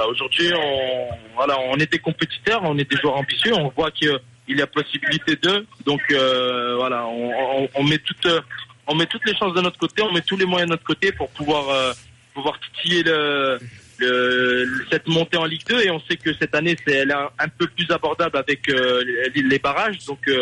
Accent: France; Je suis français et j'ai encore 21 ans.

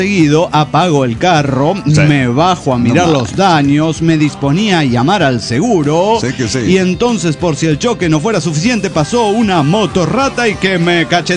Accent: San Antonio, Texas, United States; de San Antonio, Texas.

